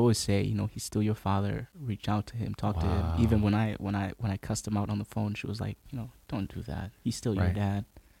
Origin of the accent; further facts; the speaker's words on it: Zambia; born there; I wasn't born in Rwanda, no. I was born in Zambia.